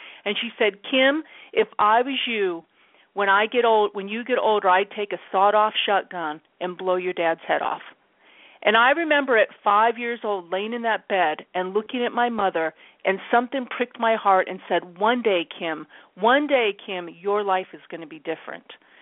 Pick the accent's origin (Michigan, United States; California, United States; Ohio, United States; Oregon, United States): Michigan, United States; also born or lived in Scotland; I was born a Navy brat. I was born in Scotland. And then my parents adopted me from Scotland, my adoptive parents. They're from Michigan. And I lived with them for 18 years.